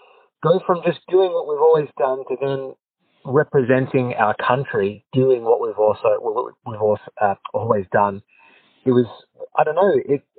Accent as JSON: {"language": "English", "country": "Australia", "said": "As an Australian"}